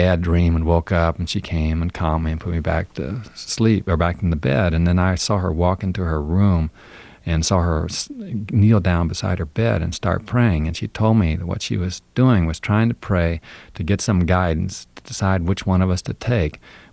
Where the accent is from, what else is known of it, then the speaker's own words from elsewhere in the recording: Washington, District of Columbia, United States; They knew that I was from Washington, D.C., and I'd been to the Washington Monument and been to Mount Vernon, places like